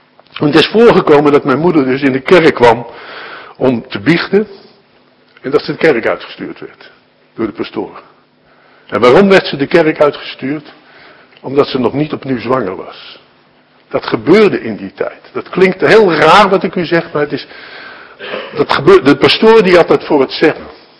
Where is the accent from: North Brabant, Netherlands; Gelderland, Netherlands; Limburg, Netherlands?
North Brabant, Netherlands; Fijnaart; Ik ben geboren in een klein dorpje in West-Brabant. Voor u misschien totaal onbekend, het heet Fijnaard. Dat ligt in de buurt van Roosendaal. Daar heb ik ook mijn middelbare schoolopleiding gedaan.